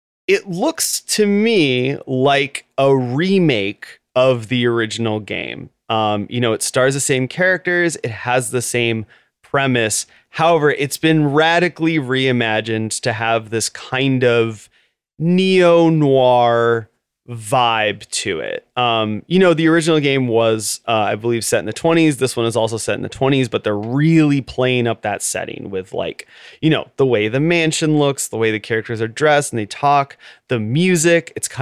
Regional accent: United States; I'm American, so I like Stranger Things

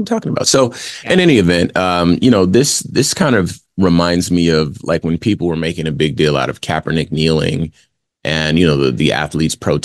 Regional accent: Phoenix, Arizona, United States; also born or lived in California; it certainly reflects my reality growing up in California and in Phoenix and Arizona.

